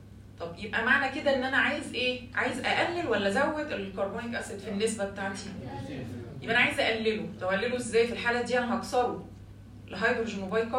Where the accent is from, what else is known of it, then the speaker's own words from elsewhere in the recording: Egypt; لو بتمتحنوا عندنا في مصر في امتحانات الاورال هتطلعوا متخزوقين خزوقه جامده جدا.